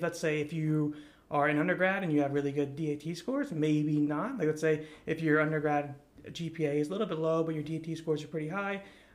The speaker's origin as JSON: {"language": "English", "region": "New Jersey", "country": "United States", "lives_now": "Louisiana, United States", "said": "I'm from New Jersey, so a long way from Louisiana here"}